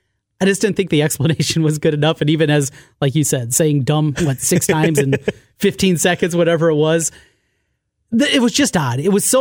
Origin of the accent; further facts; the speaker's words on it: Osage, Iowa, United States; But I grew up in a wrestling town. I grew up in Osage.